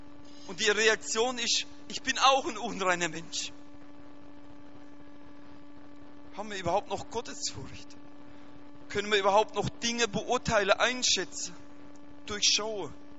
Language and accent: German; Rhineland-Palatinate, Germany; Ich komme aus Rheinland-Pfalz, das ist hier Bundesland, Kaiserslautern, Mannheim.